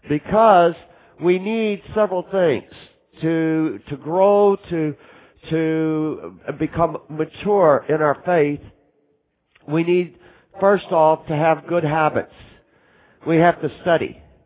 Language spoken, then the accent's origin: English; Texas, United States; I'm from Texas, we can get away with it